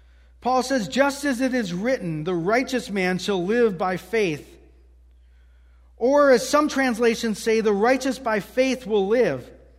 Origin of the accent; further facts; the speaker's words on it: Waukesha, Wisconsin, United States; His mom attended the Alliance Bible Church in my hometown in Waukesha.